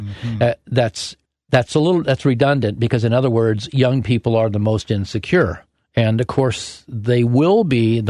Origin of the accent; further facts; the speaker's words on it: Totem Lake, Washington, United States; I live out sort of around Totem Lake. I grew up around Totem Lake, and Totem Lake was just where 124th crosses 405.